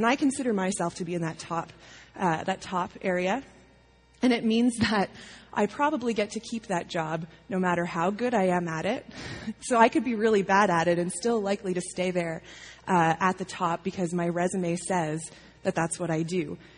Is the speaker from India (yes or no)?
no; Leamington, Ontario, Canada; I grew up in Leamington, Ontario.